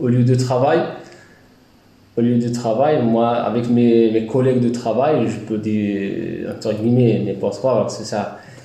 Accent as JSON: {"language": "French", "country": "Western Sahara", "second_language": "French", "moved": "yes", "lives_now": "Aire-sur-l'Adour, France", "said": "je suis d'origine de Sahara occidental, c'est Sahraoui, donc apatride. Donc je suis arrivé ici en France en 2017, voilà, à Bordeaux, et après je suis venu ici à Aire-sur-l'Adour."}